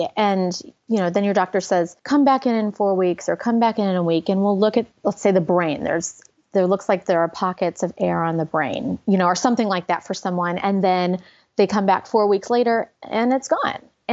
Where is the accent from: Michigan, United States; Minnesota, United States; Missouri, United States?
Missouri, United States; St. Louis; also born or lived in San Francisco; now in Kansas City, United States; We moved from San Francisco, but we're Midwesterners through and through. I'm from St. Louis. He's from Kansas City. We live in Kansas City, but we had several years in San Francisco.